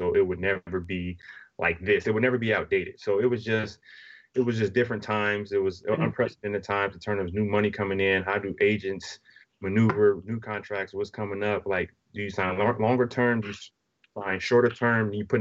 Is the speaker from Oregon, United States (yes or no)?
no; Illinois, United States; But, you know, on the Scottie thing, man, I grew up in Illinois.